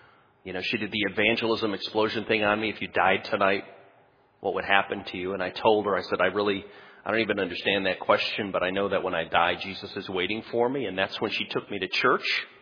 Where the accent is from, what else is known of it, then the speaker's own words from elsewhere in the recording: New York, United States; For those of you who don't know me, I grew up in Western New York as a Catholic, and by the time I got to college, I was a convinced atheist.